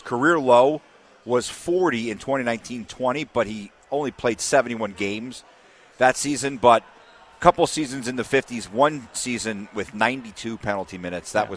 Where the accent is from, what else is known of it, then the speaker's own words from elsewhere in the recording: New Jersey, United States; Well, I'm from New Jersey. I don't know. How am I supposed to say Saskatchewan?